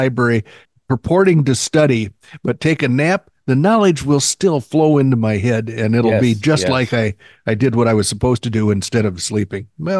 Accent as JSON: {"language": "English", "town": "Oklahoma City", "region": "Oklahoma", "country": "United States", "tie": "born there", "said": "I only know a little bit about what was going on around the time I was born in Oklahoma City back in the prior millennium."}